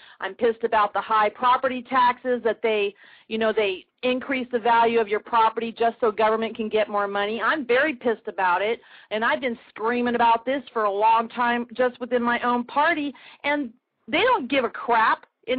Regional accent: United States; And, you know, I am an American.

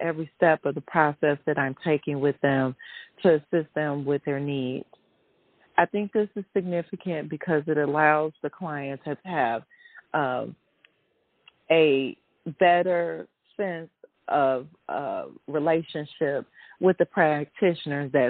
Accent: Chicago, Illinois, United States; I am a native of Chicago. I'm originally from the Bronzeville community. I've lived there for over 25 years, and it's a wonderful community.

